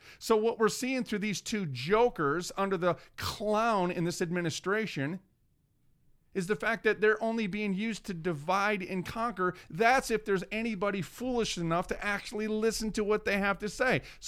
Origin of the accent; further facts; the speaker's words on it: Minneapolis, Minnesota, United States; You know what? I'm from North Minneapolis.